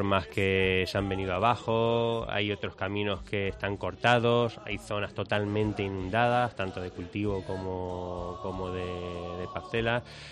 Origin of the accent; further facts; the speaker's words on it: Castilla-La Mancha, Spain; Bueno, han sido en total esas tres tormentas que han afectado a La Manchuela. Ha habido pueblos pues que no le ha tocado nada, ha habido otros que les ha tocado una y pueblos como el mío